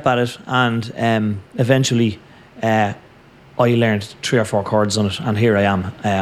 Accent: Dublin, Leinster, Ireland; and I'm from Dublin in Ireland

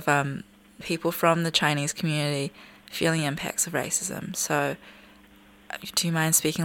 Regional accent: New Zealand; I was walking around my hometown, which is predominantly Pākehā place on the shore.

